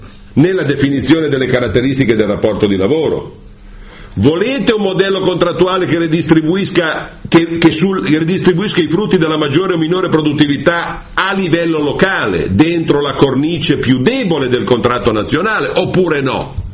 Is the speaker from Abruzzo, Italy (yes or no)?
no; Lombardy, Italy; io vengo dalla Brianza, ma lo sappiamo tutti com'è in Brianza, no?